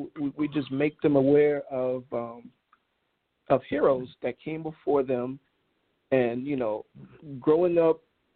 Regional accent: New York, United States; Growing up in New York, I came up with the Knicks, and just been a great NBA fan.

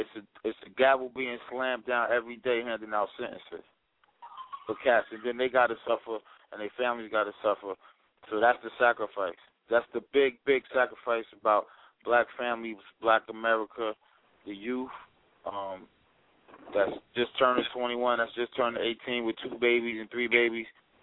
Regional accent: Newark, New Jersey, United States; I'm from Jersey and I'm from Newark, you know, I'm here

